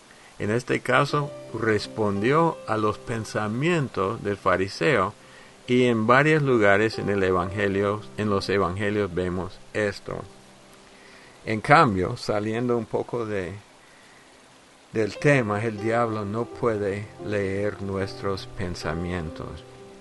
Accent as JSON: {"language": "Spanish", "country": "United States", "said": "En mi país, Estados Unidos"}